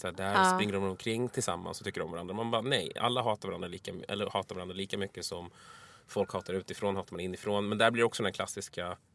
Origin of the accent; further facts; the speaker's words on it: Vallentuna, Stockholm County, Sweden; När jag växte upp i Vallentuna så var det var så få minoriteter att alla minoriteter blev en grupp liksom.